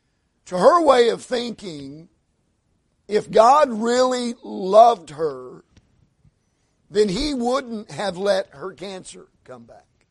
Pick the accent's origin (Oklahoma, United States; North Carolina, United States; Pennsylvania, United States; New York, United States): Oklahoma, United States; But anyway, I was raised in Panhandle of Oklahoma